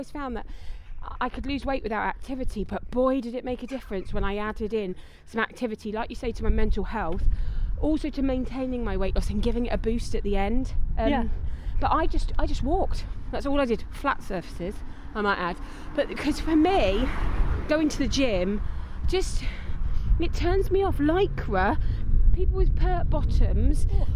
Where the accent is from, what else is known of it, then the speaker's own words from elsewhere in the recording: London, United Kingdom; now in Manchester, United Kingdom; Oh, of course I'm a city girl. I'm from London and then moved to Manchester.